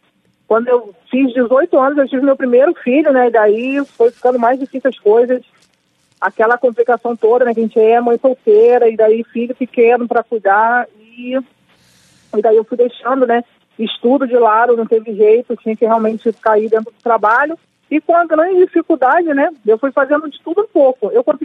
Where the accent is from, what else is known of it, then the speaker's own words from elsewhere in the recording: Duque de Caxias, Rio de Janeiro, Brazil; Mas eu sou uma menina que fui nascida, né, em Duque de Caxias, na Baixada.